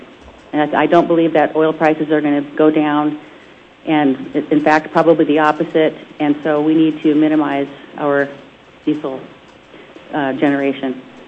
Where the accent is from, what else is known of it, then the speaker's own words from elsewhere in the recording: Alaska, United States; Some of you know that I'm from Southeast Alaska, so pardon me, but a lot of my comments are pretty particular to Southeast.